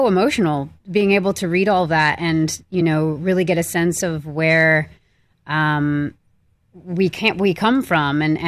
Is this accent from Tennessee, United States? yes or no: no; New York, United States; because I grew up in New York, and I go back home a lot to be with my family.